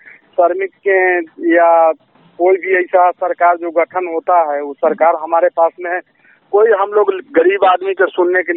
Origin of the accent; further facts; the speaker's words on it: Muzaffarpur, Bihar, India; मैं कुढ़नी विधानसभा से के रहने वाला हूँ, मुजफ्फरपुर बिहार का।